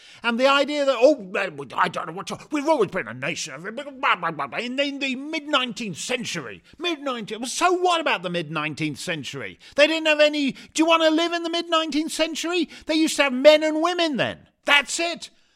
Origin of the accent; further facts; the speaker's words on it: Toronto, Ontario, Canada; Elizabeth Hodgson writes from my hometown.